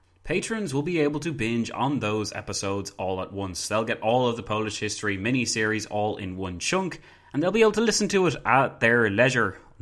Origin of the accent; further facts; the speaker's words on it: Ireland; I'm from Ireland, I have a Bachelor of Arts, I have a Master's degree